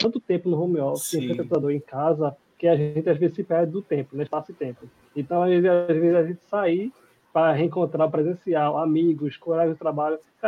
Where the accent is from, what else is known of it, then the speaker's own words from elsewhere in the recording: Northeast Region, Brazil; como sou aqui do Nordeste